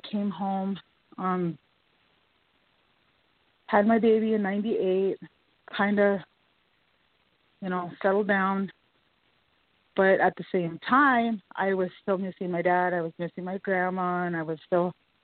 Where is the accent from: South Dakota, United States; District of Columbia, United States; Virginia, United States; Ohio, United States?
South Dakota, United States; My birth date is 5/6/81. I'm from the Cheyenne River Sioux Reservation.